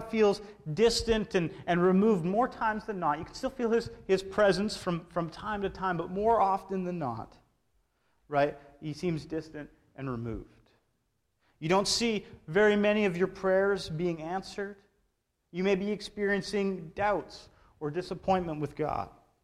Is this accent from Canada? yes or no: yes; Alberta, Canada; I grew up in Alberta, and the four seasons in Alberta are a little different than the four seasons on the island, okay?